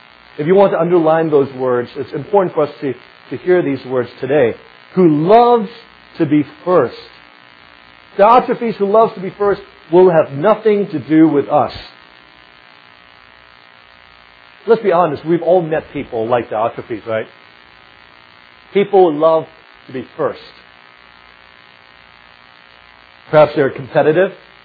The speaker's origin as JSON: {"language": "English", "country": "United States", "said": "And because I'm American, they would ask me, so what's with this"}